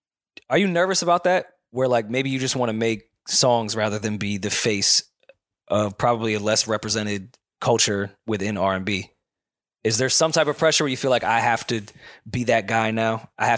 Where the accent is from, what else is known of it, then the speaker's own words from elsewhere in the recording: New York, United States; I'm from New York.